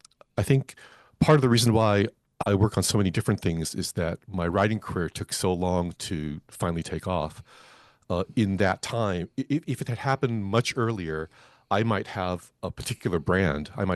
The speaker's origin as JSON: {"language": "English", "region": "California", "country": "United States", "tie": "born or raised there", "said": "I knew for most of my life, growing up in the Bay Area, I knew the history of Angel Island."}